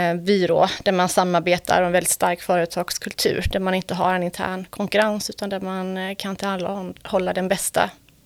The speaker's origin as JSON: {"language": "Swedish", "town": "Falkenberg", "region": "Halland County", "country": "Sweden", "said": "jag kommer då utbildningen från Halland, från Falkenberg. Och när jag skulle börja läsa så hamnade jag i Lund."}